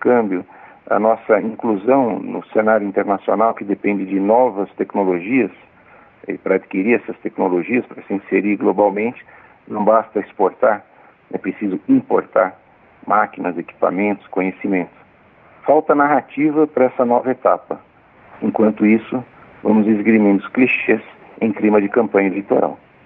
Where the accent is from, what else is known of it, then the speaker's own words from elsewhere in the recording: Brazil; E na nossa experiência como brasileiros, a gente sabe também que a metáfora da economia brasileira como uma grande embarcação que não muda de lado abruptamente, é impossível, ela continua válida.